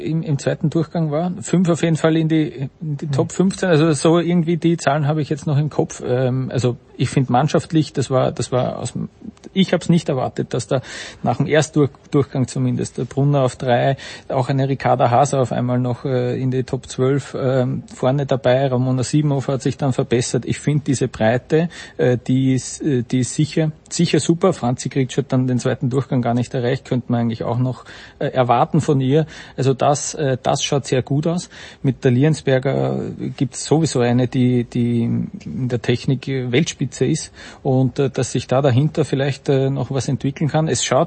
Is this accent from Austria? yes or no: yes; Vienna, Austria; Ich bin ein Wiener.